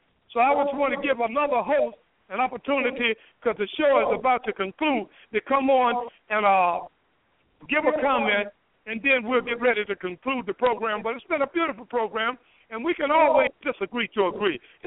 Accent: the South, United States; even though I was raised in the South as a Southern Baptist Christian.

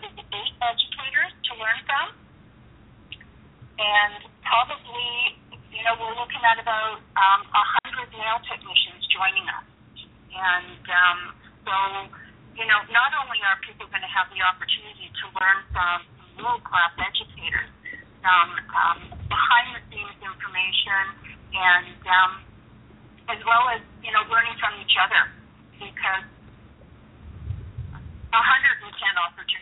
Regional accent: British Columbia, Canada; I'm an island girl, born and raised on Vancouver Island in British Columbia in Canada.

